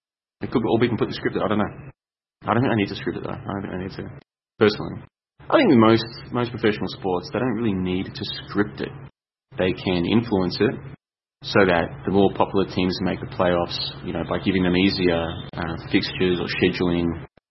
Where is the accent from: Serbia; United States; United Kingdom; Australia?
Australia; Because I'm Australian, it should be easy for me.